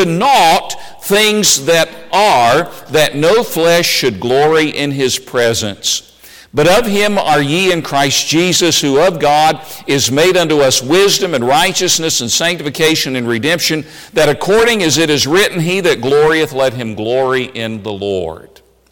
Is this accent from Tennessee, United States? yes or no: yes; Tennessee, United States; I grew up in Tennessee. I was the fourth of five children